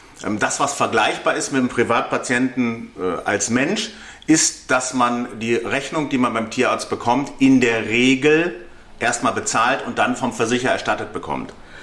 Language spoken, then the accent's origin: German; North Rhine-Westphalia, Germany; Ich komme aus Nordrhein-Westfalen.